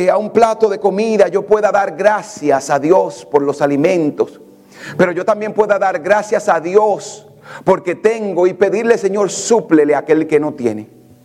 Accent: Dominican Republic; Mire, yo crecí en República Dominicana.

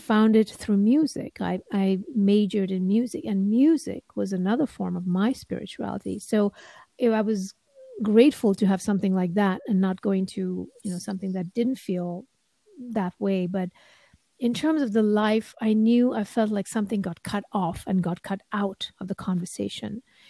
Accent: India; growing up in India also, there's a sense, and everybody understands and knows that everything has consciousness. And everything is sacred.

